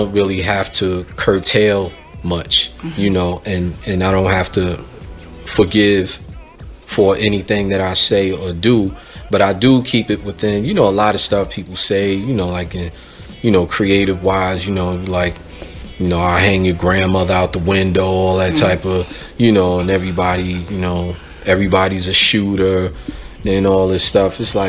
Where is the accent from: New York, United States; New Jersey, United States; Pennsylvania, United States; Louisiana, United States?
New York, United States; Brooklyn; I'm saying it growing up in Bed-Stuy, I'm like, yeah, Brownsville was a different animal, right.